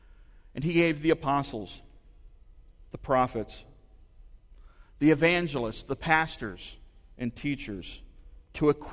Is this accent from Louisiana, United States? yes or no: no; Michigan, United States; Well, you need to know that I grew up in Michigan, and I grew up an avid Wolverine fan.